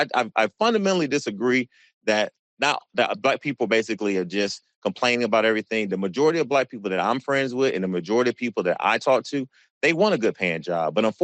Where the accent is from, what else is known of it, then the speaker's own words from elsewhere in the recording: Athens, Georgia, United States; also born or lived in Atlanta; I was born in Atlanta. I grew up in Athens.